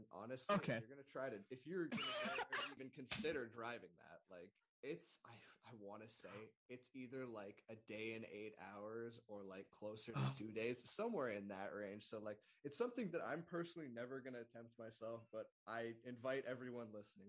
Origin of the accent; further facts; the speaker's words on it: San Diego, California, United States; I'm from San Diego, California, biochemistry major, play baseball